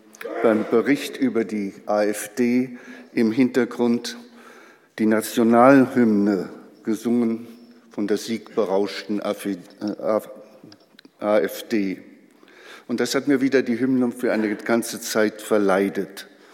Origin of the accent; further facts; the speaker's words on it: Saarland, Germany; Meine erste Heimat, das Land meiner Geburt, das Saarland.